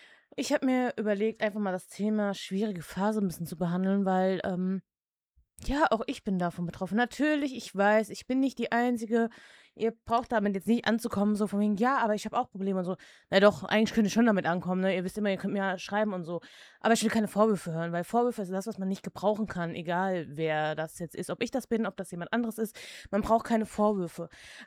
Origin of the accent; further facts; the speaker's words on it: Czechia; ich bin Tschechin auch, habe auch da die Staatsangehörigkeit.